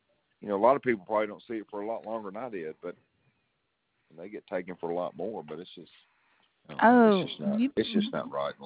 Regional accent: Arkansas, United States; in South Arkansas. I don't live in a small town anymore, but But anyway, I get it. 2,138 people were in my hometown.

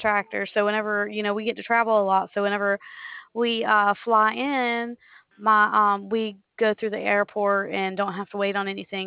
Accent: Millbrook, Alabama, United States; I'm from Millbrook, right outside of Montgomery.

